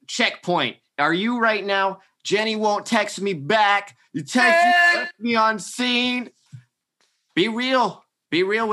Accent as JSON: {"language": "English", "town": "Miami", "region": "Florida", "country": "United States", "said": "I'm from Miami, Florida, friends."}